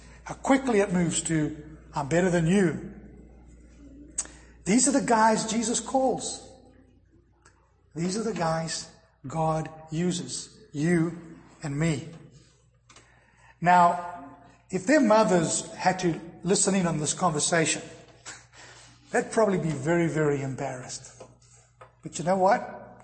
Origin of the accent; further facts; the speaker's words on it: South Africa; Growing up in South Africa, we knew all about that in the history.